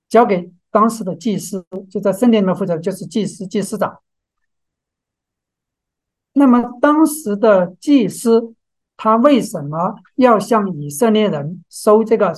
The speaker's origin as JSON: {"language": "Chinese", "country": "China", "said": "就好像我们中国人所说的汉奸一样"}